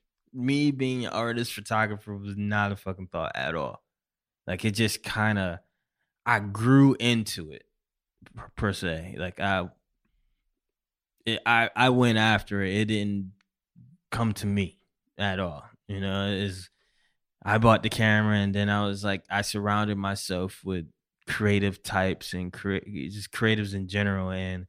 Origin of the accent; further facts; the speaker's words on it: Syracuse, New York, United States; The growing up in Syracuse, New York, it was all about New York, New York, New York, New York.